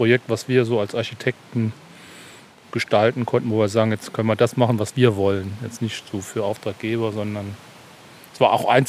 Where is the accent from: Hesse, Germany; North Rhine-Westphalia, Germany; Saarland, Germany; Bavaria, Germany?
Saarland, Germany; Da, wo ich herkomme, da haben alle von Kohle und Stahl gelebt. Ja, das war für mich als Kind normal, dass man entweder im Bergwerk gearbeitet hat oder auf der Hütte, so sagt man im Saarland.